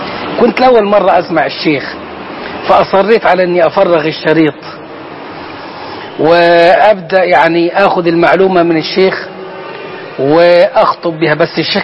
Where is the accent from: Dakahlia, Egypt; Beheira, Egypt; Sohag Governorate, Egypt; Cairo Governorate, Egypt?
Sohag Governorate, Egypt; Sohag; born or raised there